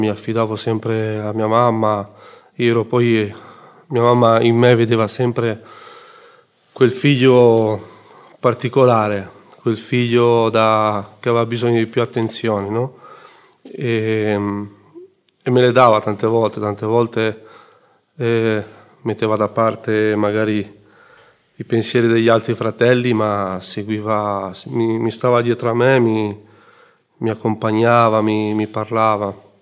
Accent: Diano Marina, Liguria, Italy; vengo da Iano Marina in Liguria. Ho 42 anni e sono in comunità dal 2019, da ottobre 2019. Sono il secondo di 5 figli.

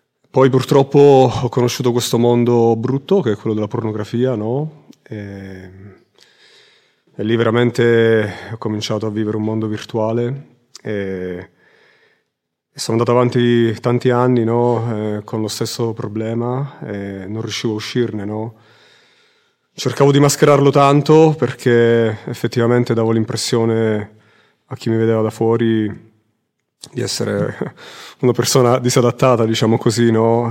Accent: Abruzzo, Italy; sono abruzzese, sono 3 anni e mezzo che sono in cammino

